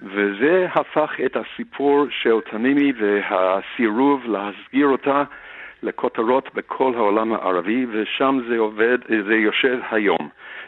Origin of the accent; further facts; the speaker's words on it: Australia; now in Israel; עלינו מאוסטרליה, אשתי מארצות הברית, וזה הבית שלנו.